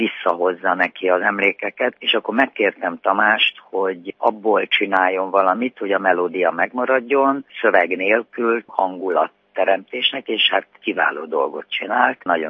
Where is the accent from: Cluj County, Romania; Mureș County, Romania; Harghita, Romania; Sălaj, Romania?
Cluj County, Romania; Cluj-Napoca; moved away as an adult; én kolozsvári vagyok, én 27 évet éltem abban az országban, a Ceausescu diktatúra alatt.